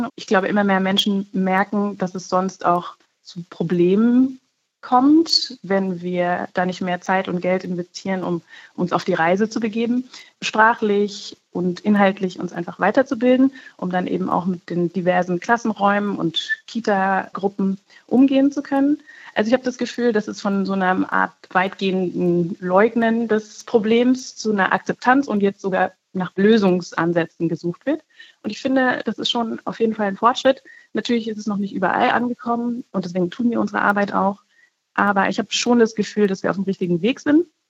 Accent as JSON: {"language": "German", "region": "Bavaria", "country": "Germany", "said": "Zum Beispiel gerichtet an schwarze Deutsche, die aus Bayern kommen, so wie ich zum Beispiel."}